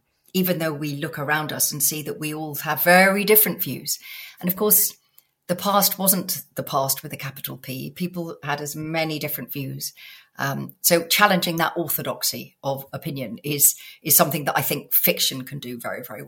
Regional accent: South East England, United Kingdom; I grew up in Sussex. I live in Sussex.

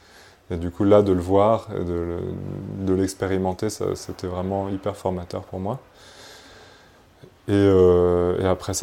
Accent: Paris, Île-de-France, France; J'ai grandi à Paris, et à Paris, j'ai fait une école de commerce au début, j'ai travaillé à la Défense.

